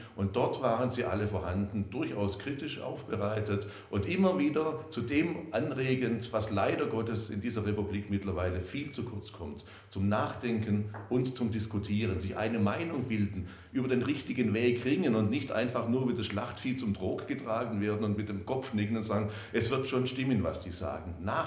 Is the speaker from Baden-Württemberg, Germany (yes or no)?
yes; Baden-Württemberg, Germany; ich bin auch aus Baden-Württemberg, und schämt sich ja fast schon, das zugeben zu müssen.